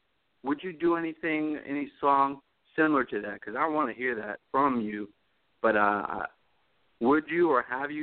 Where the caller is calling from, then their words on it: Harrisonburg, Virginia, United States; I'm calling from Harrisonburg, Virginia.